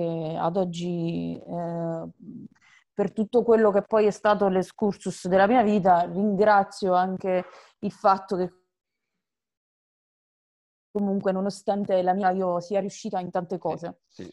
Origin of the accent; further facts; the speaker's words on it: Campobasso, Molise, Italy; now in Lanciano, Italy; Io sono molisana di Campobasso, anche se vivo a Lanciano. All'epoca però vivevo ancora a Campobasso.